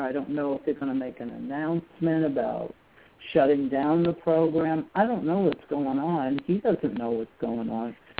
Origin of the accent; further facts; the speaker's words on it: New Jersey, United States; I'm from New Jersey.